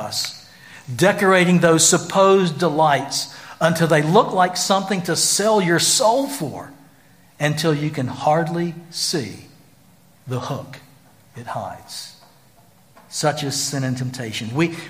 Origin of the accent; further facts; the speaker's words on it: Greenville, United States; We had about 150 acres. I grew up in Greenville, and a good bit of it was in corn.